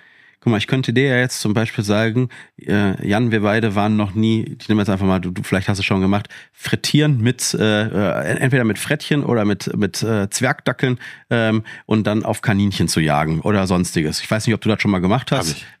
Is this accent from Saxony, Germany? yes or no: no; Witten, North Rhine-Westphalia, Germany; ich komme ja aus Witten, ist ja in der Ruhr